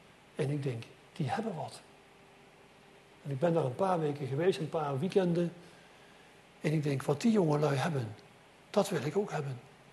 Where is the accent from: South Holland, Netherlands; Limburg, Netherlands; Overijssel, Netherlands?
South Holland, Netherlands; Sliedrecht; waar ik vandaan kom, in Sliedrecht